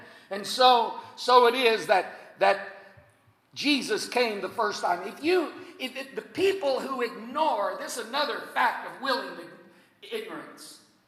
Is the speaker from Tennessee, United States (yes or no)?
no; Nebraska, United States; where I was born and raised in Nebraska, we have a word for that.